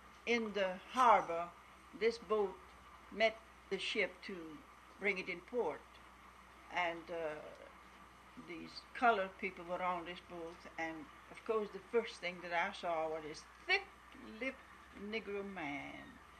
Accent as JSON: {"language": "English", "town": "Antwerp", "region": "Flanders", "country": "Belgium", "tie": "born or raised there", "also_born_or_lived": "Ghent / Brussels", "moved": "yes", "lives_now": "United States", "said": "I was born in Antwerp, Belgium. I lived in Ghent, and I went to school in Brussels."}